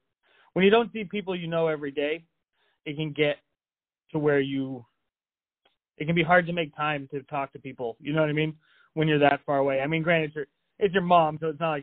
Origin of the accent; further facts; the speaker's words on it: New England, United States; I've never left my home state. I've been outside New England like 3 times maybe.